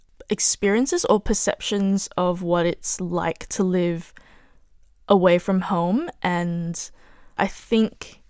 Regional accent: Malaysia; how incapable I felt of incurring into the day-to-day politics of being a Malaysian living in Malaysia.

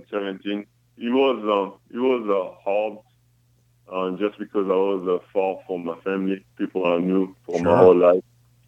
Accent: Kinshasa, DR Congo; I'm from DR Congo, in the city of Kinshasa.

